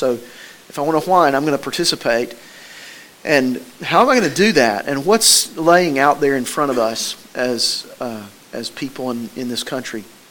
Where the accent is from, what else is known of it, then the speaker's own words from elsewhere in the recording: Tennessee, United States; the kind of houses we build around here and in the place where I grew up in East Tennessee don't do well.